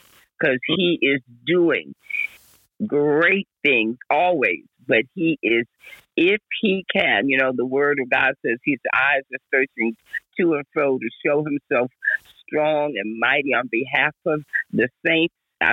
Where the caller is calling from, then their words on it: Los Angeles, California, United States; I am tapping in from Los Angeles, California